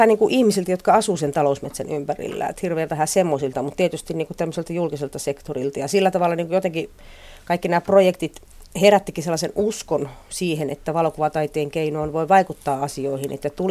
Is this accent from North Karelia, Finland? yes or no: yes; Joensuu, North Karelia, Finland; Mä olen kaupunkilainen, mä oon kasvanut Joensuussa, mutta siellä oli siihen aikaan paljon semmoisia metsiä